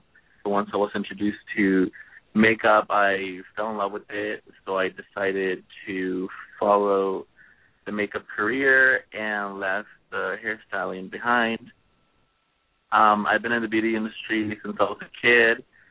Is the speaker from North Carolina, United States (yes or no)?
no; Tustin, California, United States; I am from Orange County, California, Tustin, in Tustin, close to Santa Ana, Irvine area.